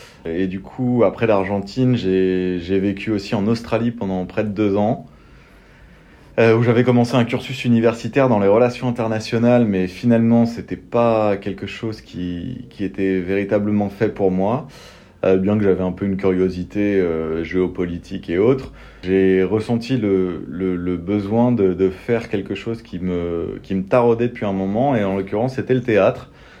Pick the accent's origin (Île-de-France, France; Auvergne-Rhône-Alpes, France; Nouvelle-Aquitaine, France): Île-de-France, France; Paris; now in Montpellier, France; Moi, je suis né à Paris, j'ai grandi à Paris et au bout d'un moment, la grisaille parisienne